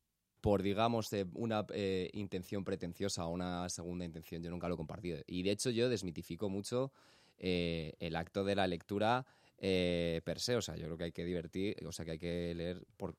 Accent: Madrid, Community of Madrid, Spain; Yo soy de Madrid y yo estudiaba en la Universidad Carlos III, en Getafe.

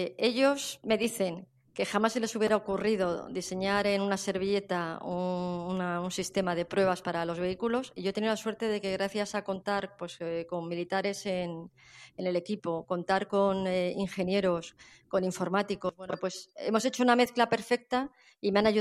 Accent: Madrid, Community of Madrid, Spain; soy madrileña

